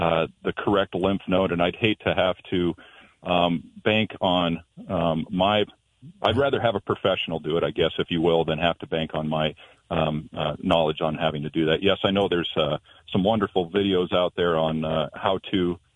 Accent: Sheridan, Montana, United States; now in Billings, United States; I'm actually, I live in Billings. I'm from the Sheridan, Montana area.

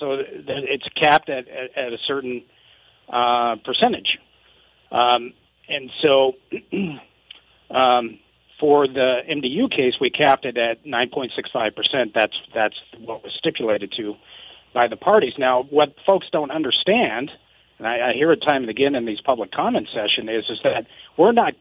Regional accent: Montana, United States; As we all know from growing up in Montana, there is no sport that embodies the Montana way of life and our culture more than the rodeo

